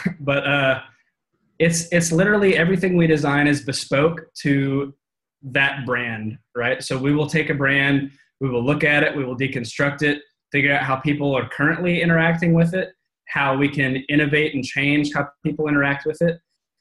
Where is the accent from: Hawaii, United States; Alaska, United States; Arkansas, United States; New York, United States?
Arkansas, United States; So I'm from Arkansas, originally Northwest Arkansas, a small little town.